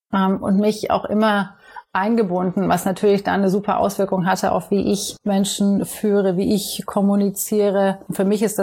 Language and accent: German; East Germany, Germany; now in United States; Ich bin in Ostdeutschland oder damalig Ostdeutschland aufgewachsen.